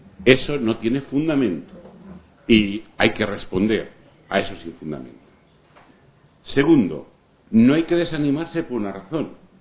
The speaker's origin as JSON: {"language": "Spanish", "town": "Valencia", "region": "Valencian Community", "country": "Spain", "said": "de Valencia"}